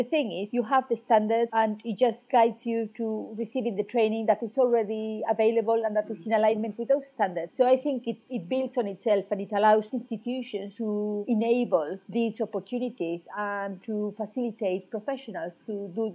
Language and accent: English; Wales, United Kingdom; I come from Wales